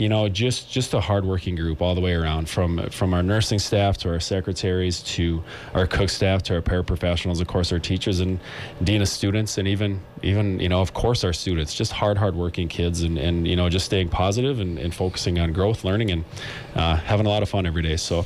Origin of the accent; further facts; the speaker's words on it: Minnesota, United States; I graduated from Greenway, which is, we'll call it the range. It's a little farther west than the actual Iron Range.